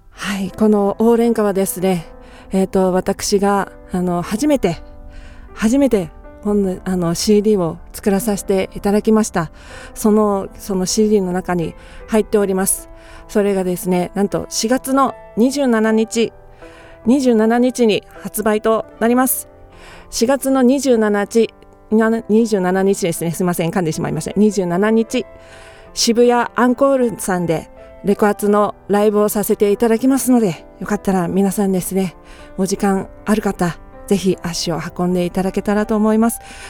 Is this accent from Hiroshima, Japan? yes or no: no; Kumamoto, Japan; 私も地元熊本のために何かできることですね、少しでもやっていこうかと思っておりますので